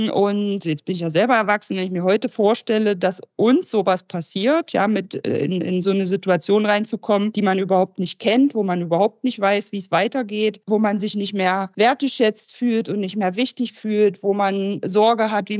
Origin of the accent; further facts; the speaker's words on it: Quedlinburg, Saxony-Anhalt, Germany; born there; Ich bin hier bei uns im Landkreis Harz geboren, in Quedlinburg, 1982.